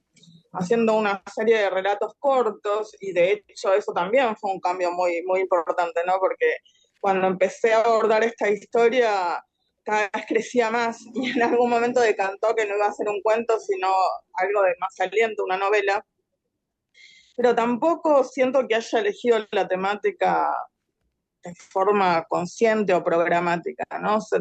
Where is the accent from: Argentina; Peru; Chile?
Argentina; Nací en el 78 en Argentina, plena dictadura de Videla